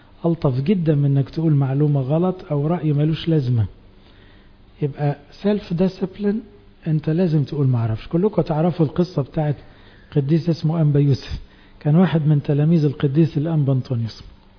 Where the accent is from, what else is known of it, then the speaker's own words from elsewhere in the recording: Egypt; الحقيقة احنا كمجتمع مصري الكلمة دي مكروهة عندنا